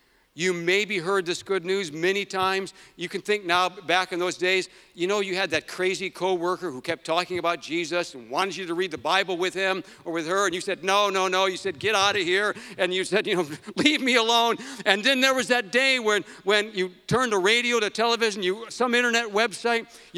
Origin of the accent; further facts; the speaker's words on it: United States; I'm from the United States.